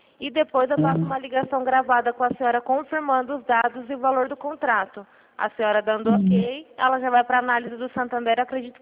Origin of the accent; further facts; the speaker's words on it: Araçatuba, São Paulo, Brazil; Aracatuba.